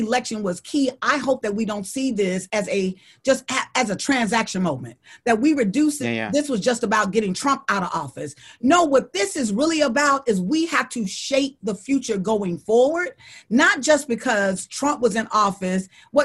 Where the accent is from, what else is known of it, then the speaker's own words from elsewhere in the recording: Alabama, United States; I'm from Alabama, right? So I can tell you a little bit about voter suppression.